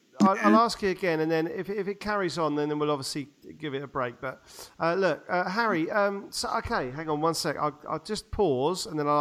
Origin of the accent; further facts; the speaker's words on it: Leigh-on-Sea, East of England, United Kingdom; from Leon C in Essex